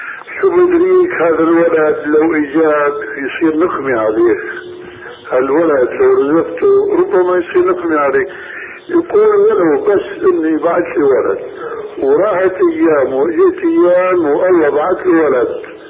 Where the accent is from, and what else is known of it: Syria